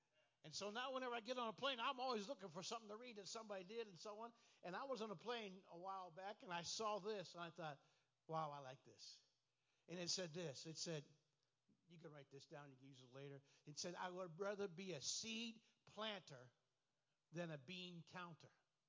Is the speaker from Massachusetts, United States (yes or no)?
no; Toledo, Ohio, United States; born there; I'm from originally from First Apostolic Church in Toledo, and I was born on Jackman Road, 3864 Jackman Road.